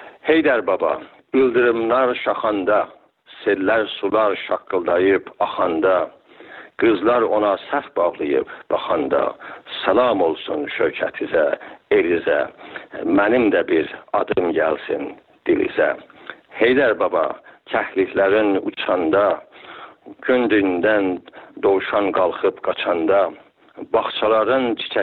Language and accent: Persian; Iran; born there; شهر زادگاه من در کنارش هست، دریاچه ارومیه